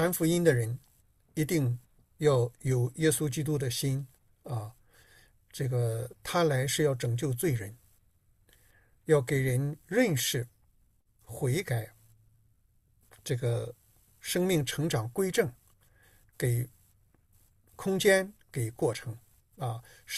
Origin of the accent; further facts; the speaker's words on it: China; 我们中国人有一句非常可怕的话